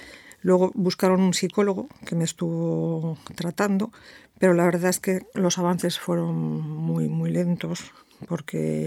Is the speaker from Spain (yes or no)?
yes; Madrid, Community of Madrid, Spain; born there; Yo estaba en Madrid. Yo nací en Madrid y entonces bueno, pues estaba allí.